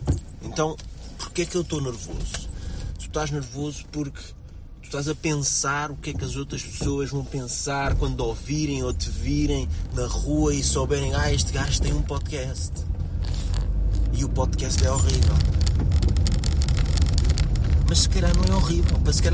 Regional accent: Alfragide, Lisbon, Portugal; Eu venho de Alfragide, já.

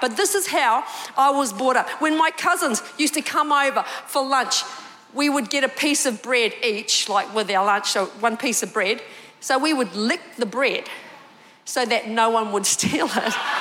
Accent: New Zealand; I grew up in New Zealand, and at the time when I was growing up, we didn't have a lot of money.

